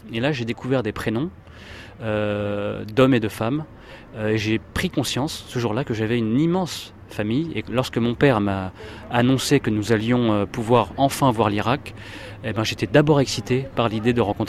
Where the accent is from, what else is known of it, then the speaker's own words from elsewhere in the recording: Paris, Île-de-France, France; Je suis né à Paris. Je suis allé à l'école française